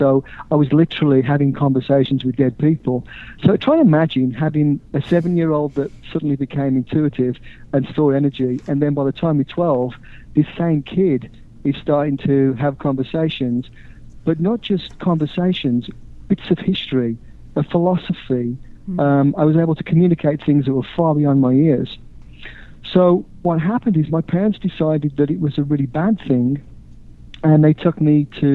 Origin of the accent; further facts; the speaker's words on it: West Midlands, United Kingdom; I was actually lived most of my life in the industrial cities of the Midlands, which is a bit like Detroit.